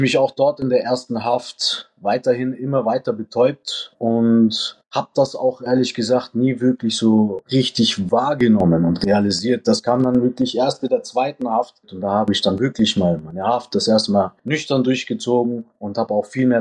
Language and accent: German; Nuremberg, Bavaria, Germany; born there; also born or lived in Philippines; Ich bin gebürtiger Nürnberger, bin aber dual aufgewachsen. Ich bin halb Filipino und habe da auch die Hälfte meiner Kindheit mit verbracht.